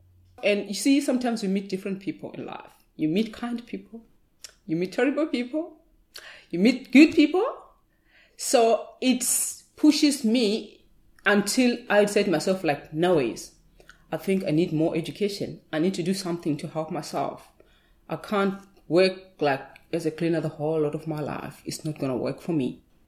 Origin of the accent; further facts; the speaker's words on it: Mutare, Manicaland, Zimbabwe; I'm from Zimbabwe. I was born in Mutare, in a mountainous area near Nyanga Mountains.